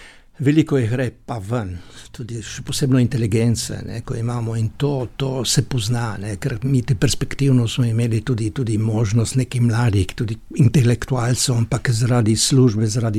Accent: Littoral, Slovenia; Absolutno, mi smo Primorci, naši ej, široki in tako naprej, in potem italijanske te ali pa, ne

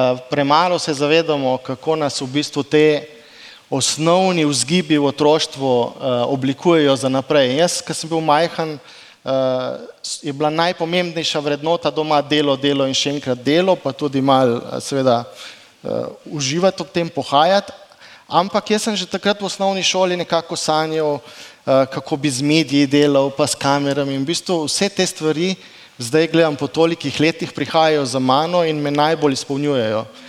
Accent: Dutovlje, Coastal–Karst, Slovenia; Tu blizu sem, izhajam iz Dutovelj na Krasu

